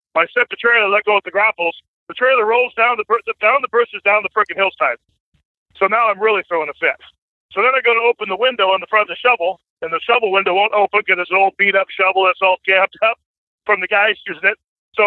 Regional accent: Washington, United States; born there; So, obviously, I was born up here in Washington State, the farthest northwest corner you could get, right in the mountains.

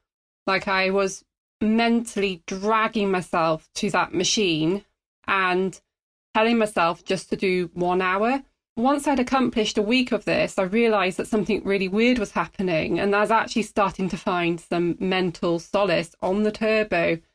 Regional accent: Wales, United Kingdom; Growing up in Wales, you know, you just end up riding the lanes, riding big miles.

